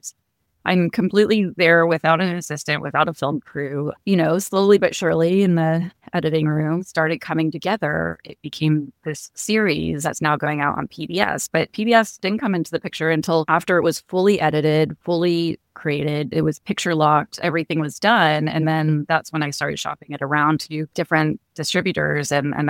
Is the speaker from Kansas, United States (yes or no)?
yes; Kansas, United States; I grew up in Kansas. Growing up, I admittedly thought it was kind of boring there and that there wasn't much to see.